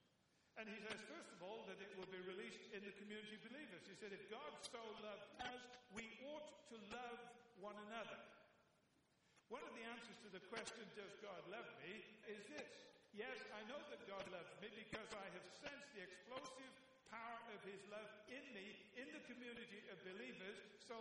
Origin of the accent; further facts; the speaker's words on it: United Kingdom; I'm British. But then, because I was a Brit living in Britain